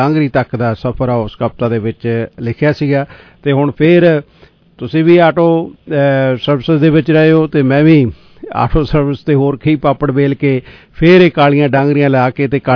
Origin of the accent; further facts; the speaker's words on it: Punjab, India; moved away as an adult; now in Canada; ਜਦੋਂ ਮੈਂ ਪੰਜਾਬ ਤੋਂ ਕੈਨੇਡਾ ਆਇਆ ਸੀ ਨਾ, ਉਦੋਂ ਮੈਂ ਉੱਥੇ ਲਾਅ ਕਰਦਾ ਸੀਗਾ